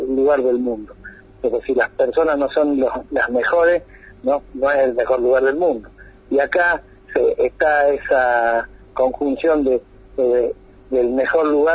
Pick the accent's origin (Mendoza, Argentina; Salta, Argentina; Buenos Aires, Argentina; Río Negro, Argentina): Salta, Argentina; yo soy de Salta, del norte argentino